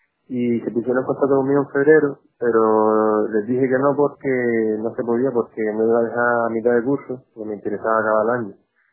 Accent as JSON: {"language": "Spanish", "town": "Las Palmas", "region": "Canary Islands", "country": "Spain", "said": "Las Palmas era EVA, pues es mi tierra"}